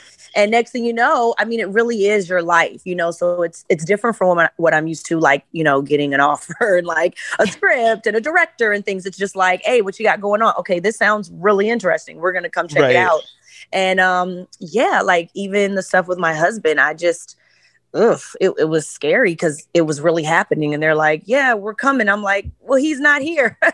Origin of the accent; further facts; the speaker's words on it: Chicago, Illinois, United States; I'm from Chicago, so I'm not just going to take it laying down.